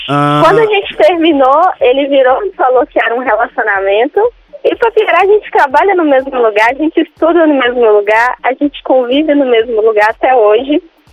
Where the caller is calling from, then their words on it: Belo Horizonte, Minas Gerais, Brazil; Eu falo de BH.